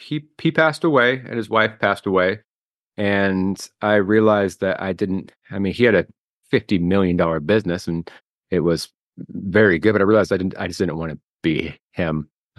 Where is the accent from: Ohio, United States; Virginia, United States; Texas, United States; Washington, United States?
Washington, United States; I'm originally from Washington State.